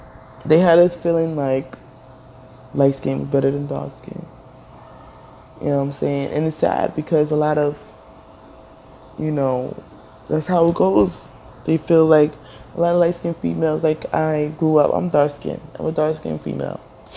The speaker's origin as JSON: {"language": "English", "country": "Nigeria", "said": "I used to hide that I was African. Now, I tell everybody that I'm Nigerian goddess."}